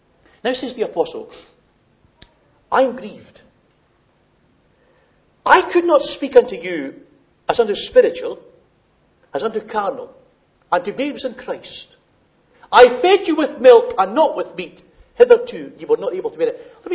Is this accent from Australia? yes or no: no; Scotland, United Kingdom; when I was growing up in Scotland